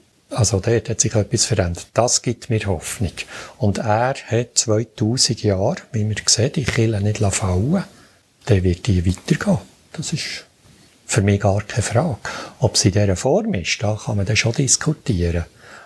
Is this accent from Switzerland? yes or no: yes; Bern, Switzerland; Dort darf ich auch als Berner noch ein bisschen mehr Geduld haben.